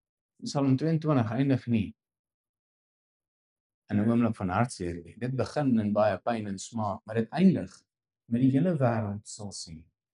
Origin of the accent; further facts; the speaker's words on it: Brits, North West, South Africa; in die dorp wat ek groot geword het in Brits